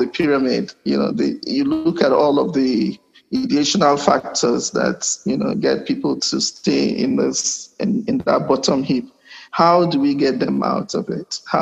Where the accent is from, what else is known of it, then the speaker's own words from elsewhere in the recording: Okrika, Rivers, Nigeria; And from my observation in River State, from where I come, I come from Okrika